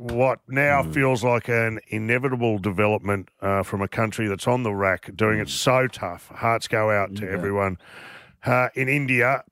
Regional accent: Australia; That's part of having a passport and being Australian, that you are allowed safe passage in and out of your own country.

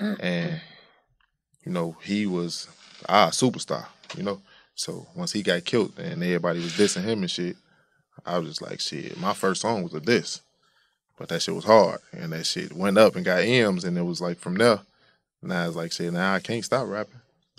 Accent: Chicago, Illinois, United States; So I'm from Chicago.

